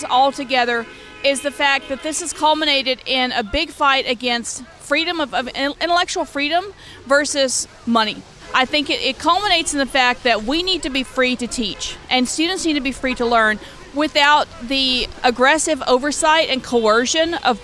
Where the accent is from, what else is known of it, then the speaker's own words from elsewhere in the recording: Louisiana, United States; I'm originally from Louisiana, and I've taught in the district for 20 years.